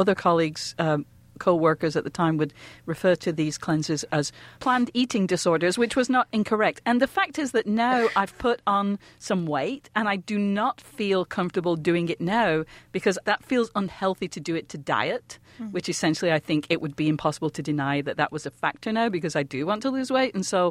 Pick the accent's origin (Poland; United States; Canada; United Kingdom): United Kingdom; England; And naturally, being English, I did enjoy that.